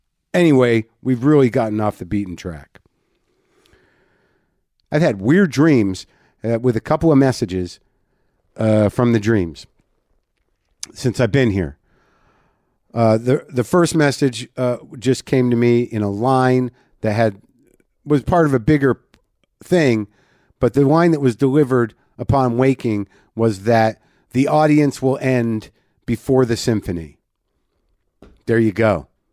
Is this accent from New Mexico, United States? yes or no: yes; New Mexico, United States; Where I literally don't know any Spanish, even though I grew up in New Mexico.